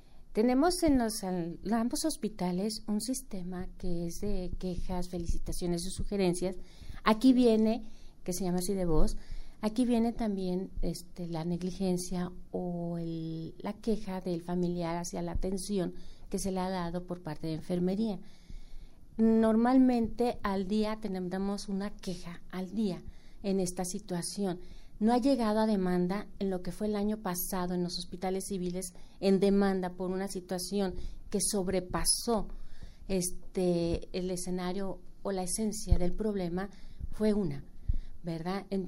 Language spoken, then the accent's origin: Spanish; Mexico; todos somos ciudadanos mexicanos y todos tenemos responsabilidades